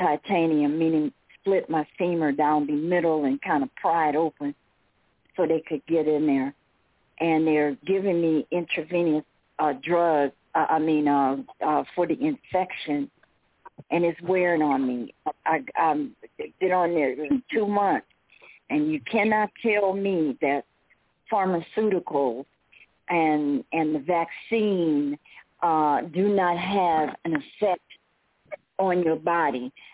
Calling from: Tucson, Arizona, United States; I'm calling from Tucson, Arizona, and I'm in a facility, a rehab nursing home.

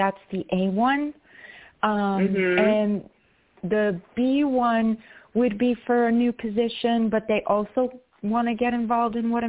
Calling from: New York, United States; from New York.

